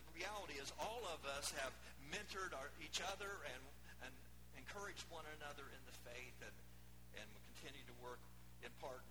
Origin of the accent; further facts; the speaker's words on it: Fairfield, Illinois, United States; I was raised in the Ellen Moore United Methodist Church in Fairfield, Illinois, one of those stubborn mules, you know.